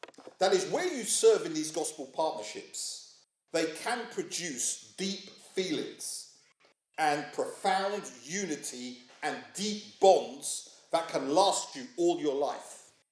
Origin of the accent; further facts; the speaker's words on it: United Kingdom; Yeah, we're British.